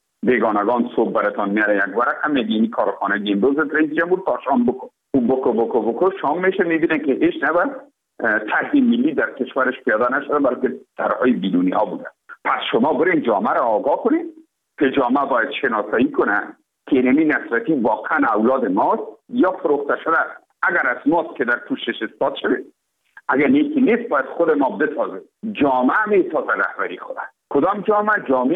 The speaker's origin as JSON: {"language": "Persian", "country": "Afghanistan", "said": "ما افغان هستیم،"}